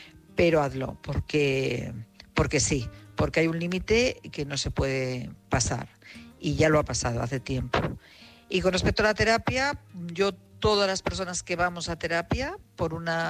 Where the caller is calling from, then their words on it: Madrid, Community of Madrid, Spain; de Madrid.